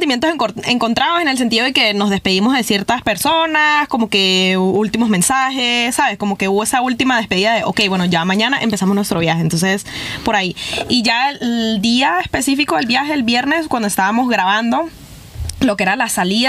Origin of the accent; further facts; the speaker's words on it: Venezuela; nosotros no sé si como venezolanos o simplemente como familia que somos